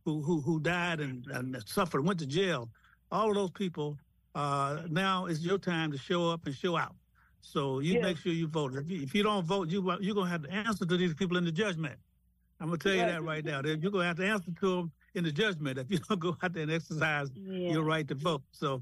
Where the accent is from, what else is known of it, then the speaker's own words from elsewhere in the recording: Georgia, United States; born there; now in Washington, United States; Actually, I was born in Georgia, but I spent more years in Washington, D.C., because I moved here in 1968